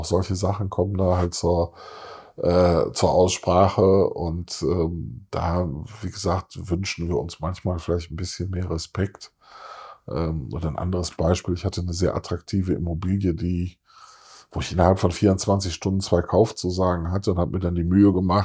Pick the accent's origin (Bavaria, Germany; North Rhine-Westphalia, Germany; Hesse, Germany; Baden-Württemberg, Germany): North Rhine-Westphalia, Germany; Solingen; now in Hahn, Germany; Ich komme ursprünglich aus Solingen, aktuell leben wir in Hahn, könnten uns aber einen Umzug in meiner Heimat sehr gut vorstellen.